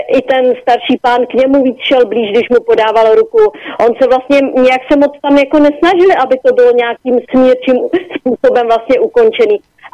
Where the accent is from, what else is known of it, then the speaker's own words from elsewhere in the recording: Ústí nad Labem, Ústí nad Labem Region, Czechia; já jsem z Ústí nad Labem vlastně